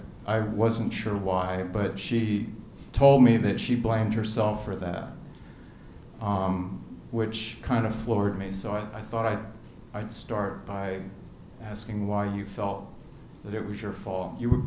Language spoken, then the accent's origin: English; United States; I was not proud of being Japanese American.